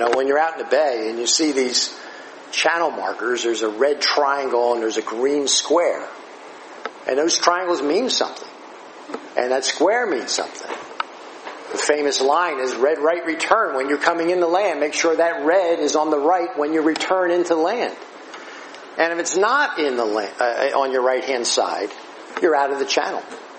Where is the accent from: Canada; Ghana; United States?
United States; New Jersey; Now, growing up on the Jersey Shore, as I have all my life, around the water all the time, around the boats all the time